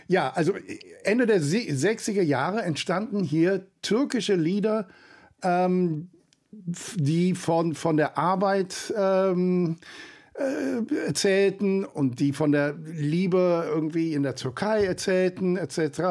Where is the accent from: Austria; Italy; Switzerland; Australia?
Australia; Sydney, New South Wales; Ich bin in Australien, in Sydney aufgewachsen, muss ich sagen. Nicht? Also ich habe wenig Zeit in meiner Jugend in der Türkei gehabt.